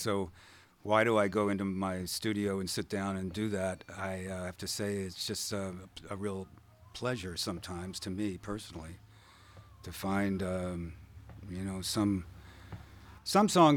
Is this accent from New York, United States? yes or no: no; Maryland, United States; Southern Maryland, about a half hour out of D.C., and right across the river, Potomac River, from Alexandria, Virginia. And it was, you know, tobacco country when I was a kid.